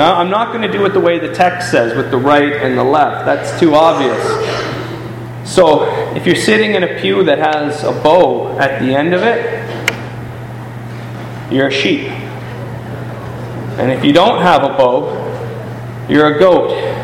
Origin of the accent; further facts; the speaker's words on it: Toronto, Ontario, Canada; Growing up in Toronto, I would head down as a teenager down to Queen Street.